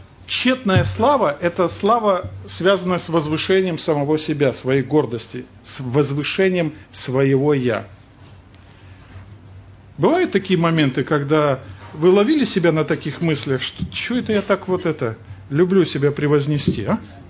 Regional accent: Kazakhstan; born there; also born or lived in Lithuania; я родился в Казахстане, учился в Литве, семья моя в Москве.

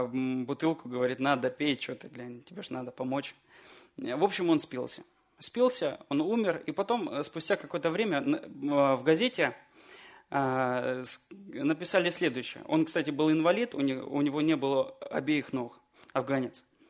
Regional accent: Kineshma, Ivanovo Oblast, Russia; Как я уже сказал, мы из Кинешмы

